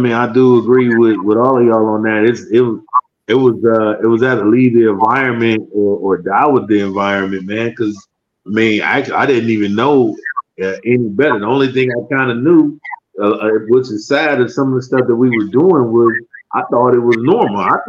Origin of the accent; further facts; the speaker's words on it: Detroit, Michigan, United States; I'm from Detroit.